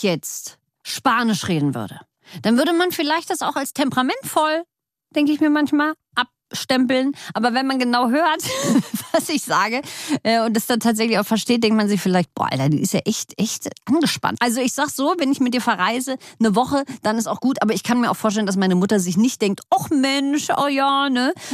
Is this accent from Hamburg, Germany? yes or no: no; Berlin, Germany; Und wir kommen ja alle aus Berlin.